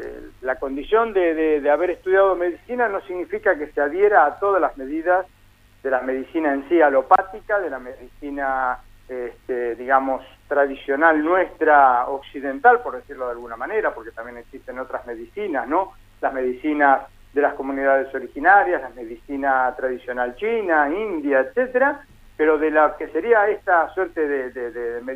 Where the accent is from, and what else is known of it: Argentina